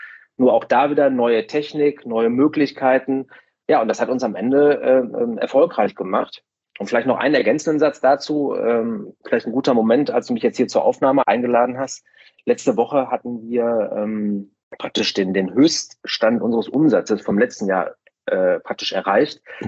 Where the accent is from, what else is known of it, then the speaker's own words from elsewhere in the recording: Essen, North Rhine-Westphalia, Germany; ich komme ja jetzt hier aus dem Ruhrgebiet in Essen